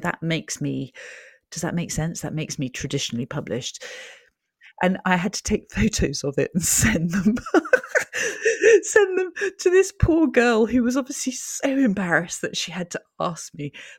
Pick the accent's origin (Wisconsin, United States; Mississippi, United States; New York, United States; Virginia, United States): New York, United States; born there; I was born in New York and my parents lived there for 12 years. So we're very attached to it as a city.